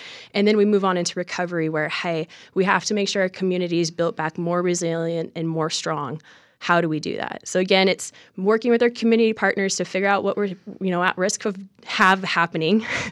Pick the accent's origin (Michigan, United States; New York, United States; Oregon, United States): Oregon, United States; I grew up in about 45 minutes east of Portland.